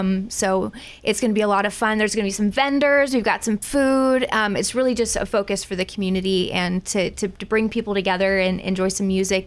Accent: Thornville, Ohio, United States; also born or lived in Newark; I grew up in this area. I grew up in Thornville and then have been around Newark my whole life.

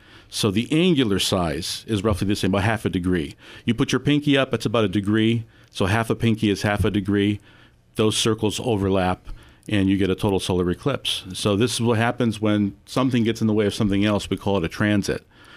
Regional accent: Buffalo, New York, United States; Well, we're going to go to Buffalo, New York. I'm from Buffalo, New York.

